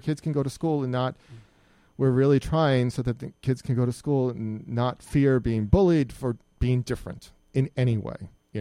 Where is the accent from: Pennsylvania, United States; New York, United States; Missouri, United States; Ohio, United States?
New York, United States; Hudson; some guy asked me, so where are you from? I said, oh, from Hudson.